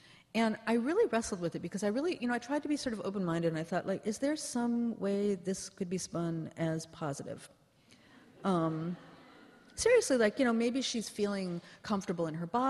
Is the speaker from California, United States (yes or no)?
yes; Berkeley, California, United States; because I'm from Berkeley, as being like the food movement